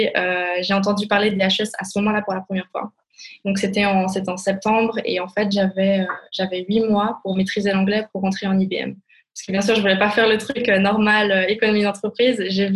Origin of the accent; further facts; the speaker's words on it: Grand Est, France; moved away as an adult; now in Switzerland; je suis arrivée en Suisse à mes 18 ans. Donc, j'ai grandi en Alsace, entre l'Allemagne, la Suisse, l'Autriche, parce que mon papa est autrichien.